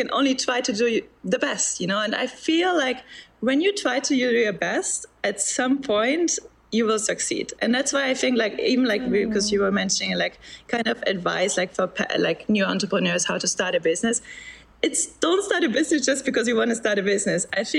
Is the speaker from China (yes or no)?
no; Berlin, Germany; I'm from Berlin, Germany originally